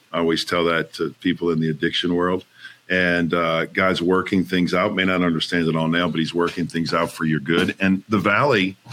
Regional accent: New Orleans, Louisiana, United States; My hometown of New Orleans, everything.

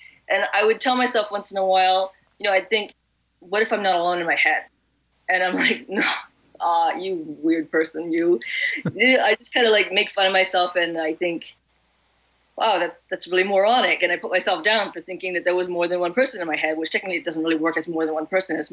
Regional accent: Canada; It just depending on like where you are in Canada, in Quebec, it's a very, you know, hate on the English, hate on the French

